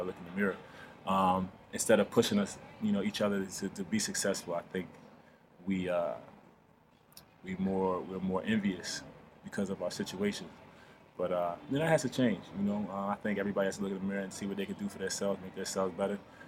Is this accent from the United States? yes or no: yes; Baltimore, Maryland, United States; when I say I'm from Baltimore, everybody just has something negative to say about it